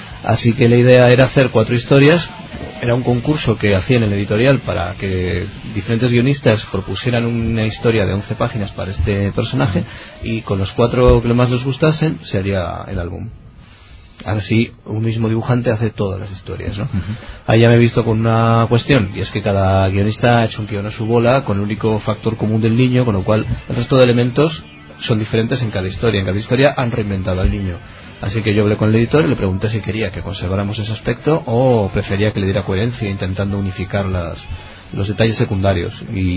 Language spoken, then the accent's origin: Spanish; Vitoria, Basque Country, Spain; yo también soy de Vitoria.